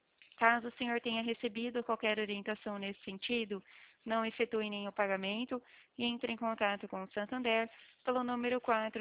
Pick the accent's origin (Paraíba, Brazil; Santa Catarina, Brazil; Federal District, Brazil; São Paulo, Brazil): São Paulo, Brazil; Presidente Prudente; eu sou do estado de São Paulo, Presidente